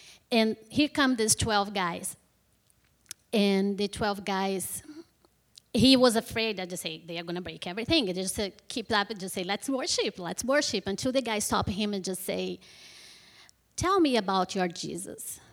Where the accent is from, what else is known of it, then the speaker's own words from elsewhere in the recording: Brazil; English is a second language; Didn't surprise me much because I'm from Brazil. I've seen poverty.